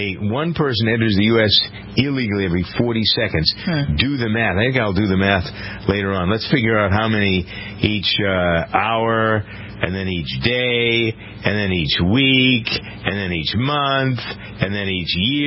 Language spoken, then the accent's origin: English; Framingham, Massachusetts, United States; They're in TED 2, which is being filmed in Framingham. My hometown.